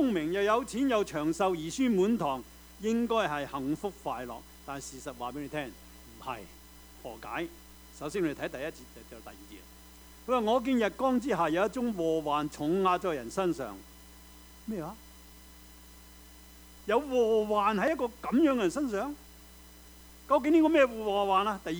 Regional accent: China; 我哋中国人又话咩？有子就万事足啊嘛。

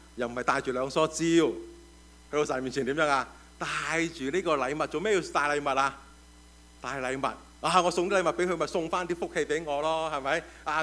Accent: China; 咁我哋中国人造字咧就唔系咁简单嘅，我哋中国人造字咧就好有意思噶啊。

